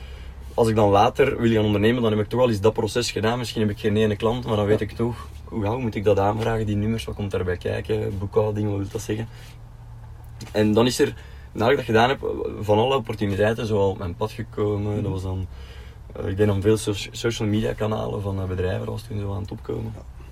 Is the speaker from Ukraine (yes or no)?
no; Londerzeel, Flanders, Belgium; 28 jaar. Ik kom uit Londerzeel, dus iets minder groen als hier, tussen Antwerpen en Brussel.